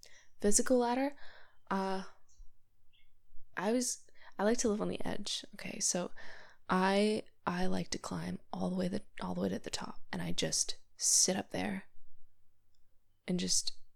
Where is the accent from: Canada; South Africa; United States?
Canada; So I'm from Canada. And you probably gathered that from my accent.